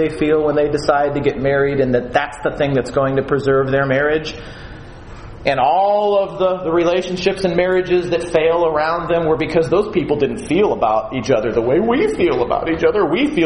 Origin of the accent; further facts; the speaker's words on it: Chicago, Illinois, United States; I love my parents, and I love the Cubs and the Bears, and I grew up in Chicago, so that's where that nonsense comes from.